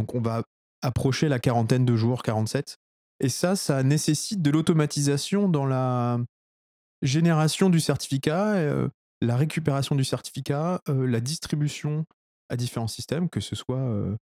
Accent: France; alors il faut dire qu'on est français

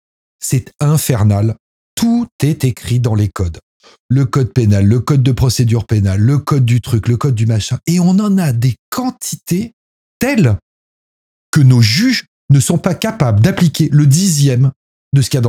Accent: France; ici en France, si c'est pas interdit, c'est autorisé.

